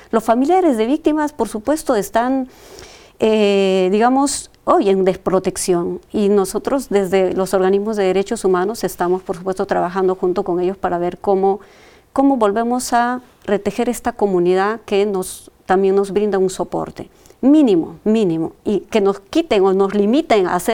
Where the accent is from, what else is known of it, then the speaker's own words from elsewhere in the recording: Cayara, Ayacucho, Peru; Mi pueblo ha sido afectado por ambos grupo, por el grupo subversivo y también por las fuerzas del orden. ¿Cómo nos pueden decir a los callarinos que eso no existió?